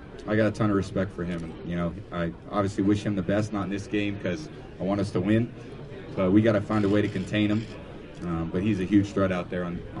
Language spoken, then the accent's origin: English; California, United States; I didn't know much about the franchise growing up in California, being a 49er fan, being in the NFC, being the other part of the country.